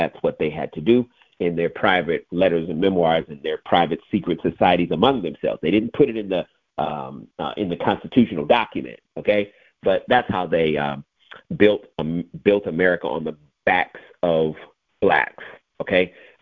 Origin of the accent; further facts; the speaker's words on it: United States; We're American, 100% believe